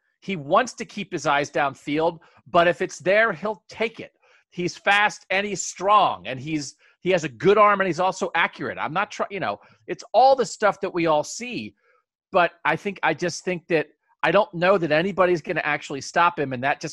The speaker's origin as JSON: {"language": "English", "region": "Pennsylvania", "country": "United States", "tie": "born or raised there", "said": "I grew up going to Penn State games because I'm from Pennsylvania and I grew up 2 hours away from Penn State."}